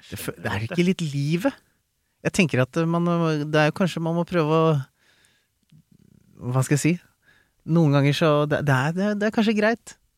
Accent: Skien, Telemark, Norway; Jeg kom jo egentlig fra Skien, så ja.

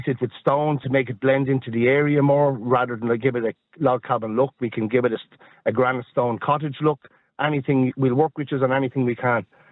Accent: Ireland; because I'm an Irish citizen

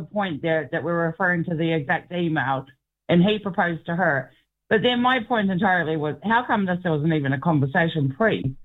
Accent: New Zealand; I'm from New Zealand. My partner's from Ireland.

